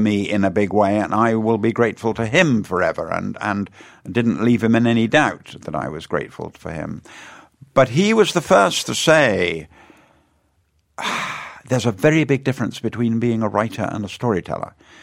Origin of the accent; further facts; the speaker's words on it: Weston-super-Mare, South West England, United Kingdom; In Weston-super-Mare in Somerset. I'm a West Country boy. That's where I'd have come from, my dear.